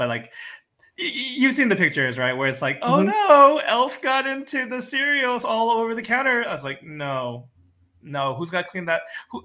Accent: New York, United States; I grew up with them in New York. Holidays and special occasions, we all see each other.

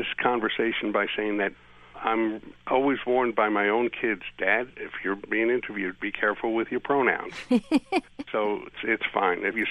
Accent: New Jersey, United States; born there; Well, I was born in New Jersey back in a time when New Jersey had a lot of woods and swamp.

